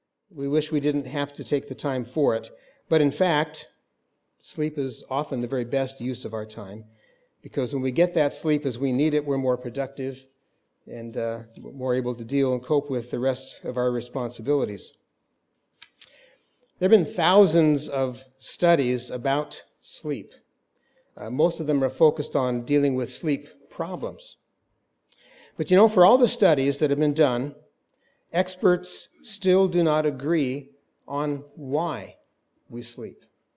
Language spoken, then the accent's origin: English; Portland, Oregon, United States; although I do still consider the Portland area to be my hometown. We actually lived not far from right here when I was in grade school. We lived in the Selwood neighborhood in Portland.